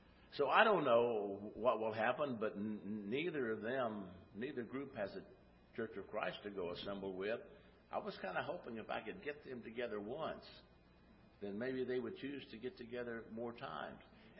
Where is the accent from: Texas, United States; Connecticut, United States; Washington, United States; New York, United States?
Texas, United States; I may be a bit of a disappointment as a Texan without the hat, without the boots and all